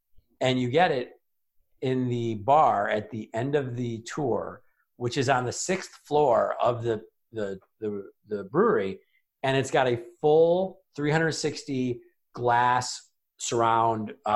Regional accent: Wisconsin, United States; No, I grew up in Wisconsin, so no New Glarus.

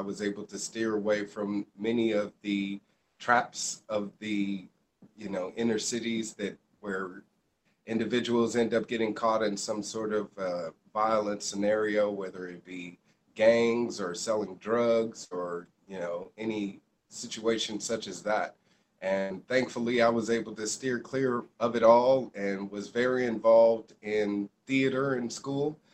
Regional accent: Milwaukee, Wisconsin, United States; I grew up in Milwaukee, Wisconsin, so things were a lot different growing up there than in California.

